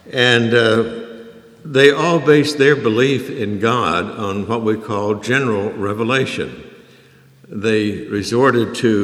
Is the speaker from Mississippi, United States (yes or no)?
no; Oklahoma, United States; When I was a young boy growing up in Oklahoma